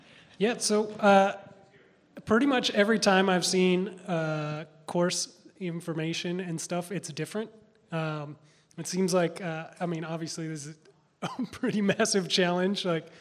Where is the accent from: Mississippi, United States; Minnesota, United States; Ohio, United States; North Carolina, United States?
Minnesota, United States; I'm from Minnesota, and we have like 35 different kinds of snow.